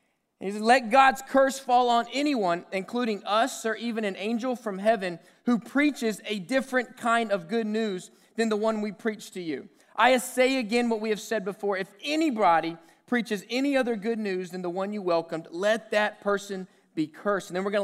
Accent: South Carolina, United States; I grew up in South Carolina

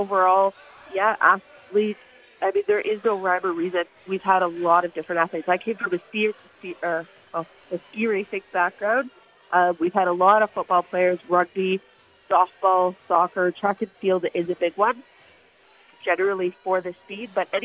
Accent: Calgary, Alberta, Canada; I'm born and raised in Calgary, so I had seen the track there.

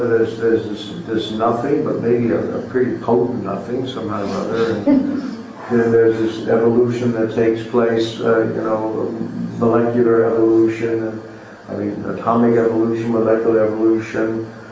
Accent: Texas, United States; also born or lived in Oklahoma; And so I grew up in Texas and Oklahoma, it makes me feel right at home.

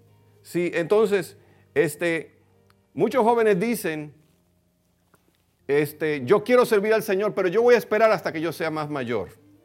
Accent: Santo Domingo, Dominican Republic; Eso es en Santo Domingo, sí, allá en mi país, allá que.

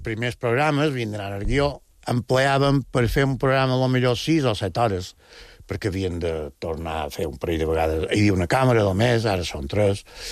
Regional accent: Sa Pobla, Balearic Islands, Spain; Nosaltres, jo soc de la Pobla

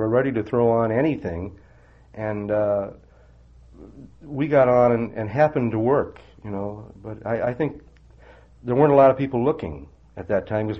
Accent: Los Angeles, California, United States; also born or lived in Bellingham, Washington; I grew up here in Los Angeles. I was born in Bellingham, Washington, got to L.A. when I was two

